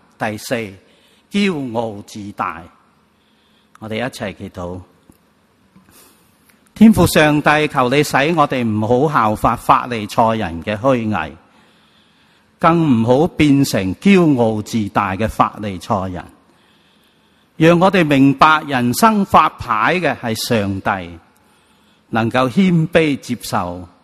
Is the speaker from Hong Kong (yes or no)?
yes; Hong Kong; 如果这个牌是我们香港人要接的牌